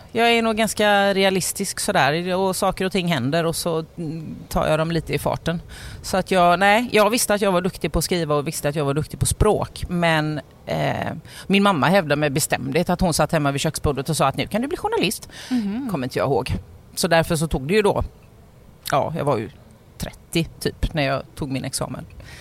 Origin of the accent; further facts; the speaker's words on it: Gothenburg, Västra Götaland County, Sweden; born there; Jag är född i Göteborg.